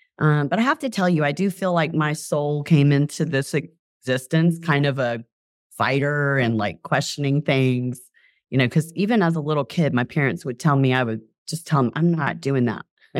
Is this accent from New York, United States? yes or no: no; Alabama, United States; And I'm from Alabama, so I went to this very unique place at a unique point in time